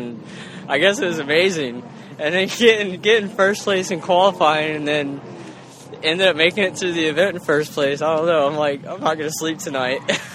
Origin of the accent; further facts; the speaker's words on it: West Palm Beach, Florida, United States; I feel kind of at home here, even though I'm from West Palm Beach.